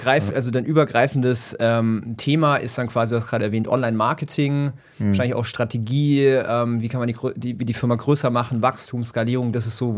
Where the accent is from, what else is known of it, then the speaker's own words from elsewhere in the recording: Ulm, Baden-Württemberg, Germany; accent: Swabian; ich komme ja auch aus der Ulmer Gegend, also ich komme auch Schwäbisch-Schwätzer. Manchmal kommt es durch, aber ich bin professionell und lasse es eher auf Hochdeutsch.